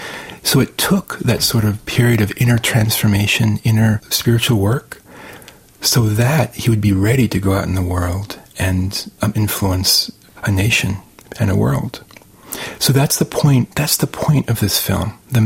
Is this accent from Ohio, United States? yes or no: yes; Ohio, United States; I'm half Iranian, half Swedish-German-American. And so right away, when I was thrown into a small Midwest town in Ohio with a lot of farmland